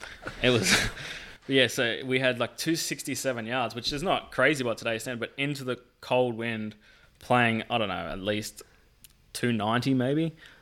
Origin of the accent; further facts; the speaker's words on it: Australia; Like growing up in Australia, I didn't know what the front nine at Augusta looked like.